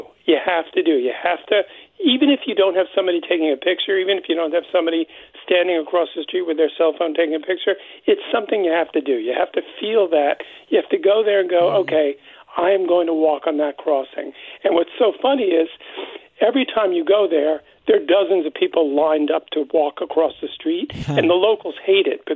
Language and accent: English; Long Island, New York, United States; I grew up on Long Island, New York, in Long Island. And on Long Island, you heard